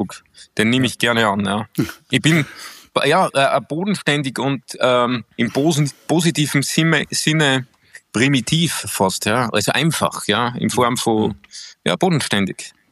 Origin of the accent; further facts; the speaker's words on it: Bad Ischl, Upper Austria, Austria; Und man muss halt zu meiner Heimat sagen, du hast es ja schon erwähnt, Bad Ischl hat eine monarchische Historie